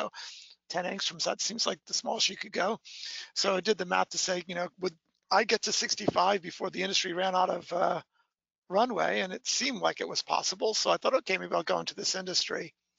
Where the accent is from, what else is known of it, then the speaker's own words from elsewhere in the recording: Rhode Island, United States; Sure. So, yeah, I grew up in Rhode Island.